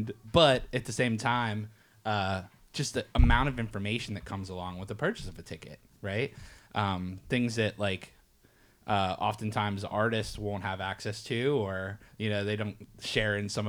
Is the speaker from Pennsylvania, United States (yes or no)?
yes; Pennsylvania, United States; one of the closest ones to where I grew up in Pennsylvania.